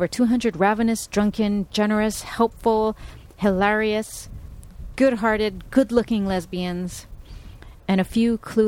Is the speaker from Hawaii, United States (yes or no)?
yes; Hawaii, United States; We're lesbian from Hawaii. We can do this gig.